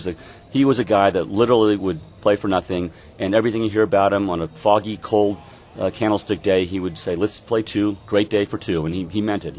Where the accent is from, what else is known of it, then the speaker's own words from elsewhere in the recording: San Francisco, California, United States; As a Cub bat boy, he, knowing I was from San Francisco, he would try to get me clapping to start a rally for the Cubs.